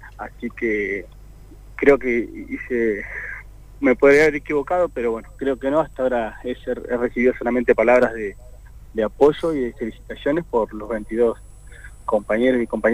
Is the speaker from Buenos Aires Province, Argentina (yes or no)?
no; Zapala, Neuquén, Argentina; yo, como nacido y criado en Zapala, también voy a trabajar mucho y muy fuerte